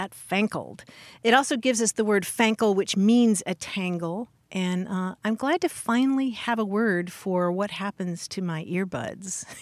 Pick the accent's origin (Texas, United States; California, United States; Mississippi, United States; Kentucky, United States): Kentucky, United States; There's what I grew up saying in Kentucky, which was crayon. I mean, most people say it as one syllable. I think because of my Southern influence, I kind of say crayon.